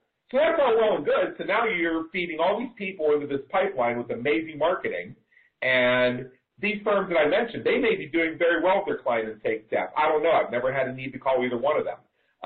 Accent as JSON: {"language": "English", "town": "Pittsburgh", "region": "Pennsylvania", "country": "United States", "tie": "born or raised there", "lives_now": "Las Vegas, United States", "said": "I remember growing up in Pittsburgh"}